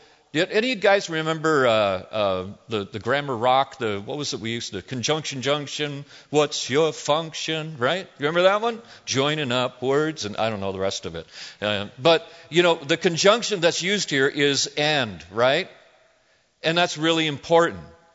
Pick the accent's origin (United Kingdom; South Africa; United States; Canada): Canada; You know, I'm originally from Canada, and, you know, in Canada they got rid of all the pennies